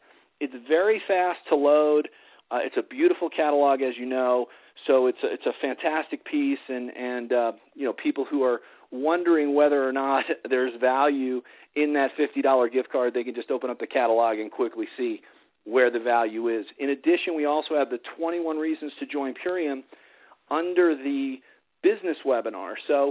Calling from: Colorado, United States; I'm calling in from Colorado tonight.

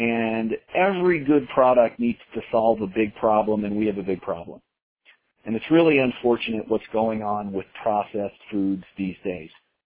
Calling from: Colorado, United States; I'm calling in from Colorado tonight.

